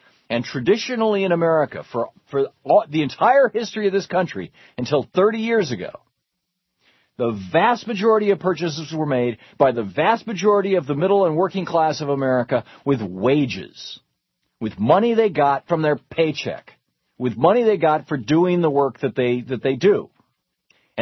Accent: Michigan, United States; I remember growing up in Michigan, and we had the Detroit News and the Detroit Free Press.

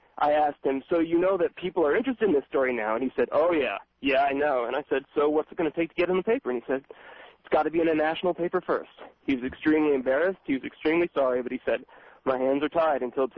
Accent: Austin, Texas, United States; But I'm from Austin, Texas. I'm pretty active politically.

